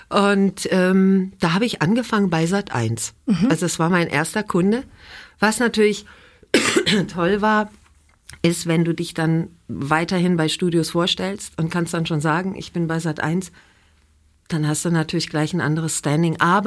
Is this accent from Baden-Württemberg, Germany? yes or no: no; Ingelheim am Rhein, Rhineland-Palatinate, Germany; accent: Rhenish Hessian; Du hast auch das Rheinhessisch noch gehört. Ich komme ja aus Rheinhessisch, genau. Ich komme ja aus Ingelheim am Rhein, aus dem schönen Rheinhessen. Und das hast du gehört.